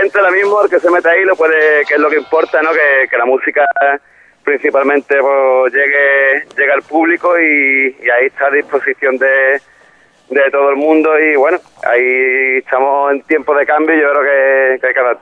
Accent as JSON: {"language": "Spanish", "town": "Cádiz", "region": "Andalusia", "country": "Spain", "said": "somos de Cádiz, pero vamos a ser puntuales para romper un poquito el tópico"}